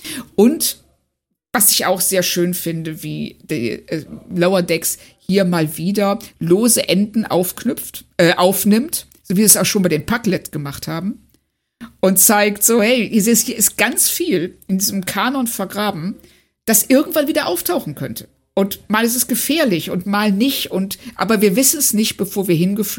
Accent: Lindlar, North Rhine-Westphalia, Germany; diese Heimatstadt nicht die Größe von Los Angeles hat, sondern eher von Lindlar, wo ich herkomme

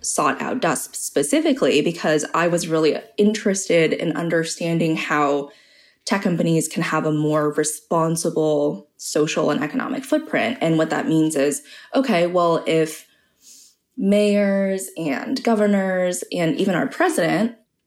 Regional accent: California, United States; I hail from the Bay Area in California originally.

